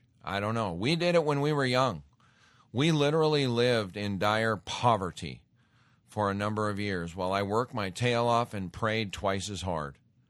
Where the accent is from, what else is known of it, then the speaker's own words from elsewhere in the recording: Great Falls, Montana, United States; And then I grew up in Great Falls, Montana. We had Malmstrom Air Force Base.